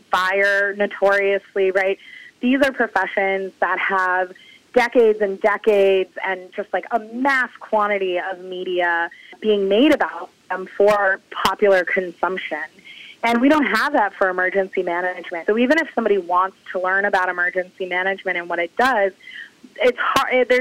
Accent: Maine, United States; moved away as an adult; Yeah, so I grew up in Maine, so very far removed from Katrina and the levee failure down in New Orleans.

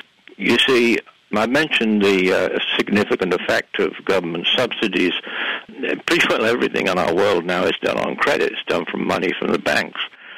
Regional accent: England, United Kingdom; now in Canada; I moved from England to the wonderful, attractive country of Canada and then on to the even more wonderful, attractive province of British Columbia.

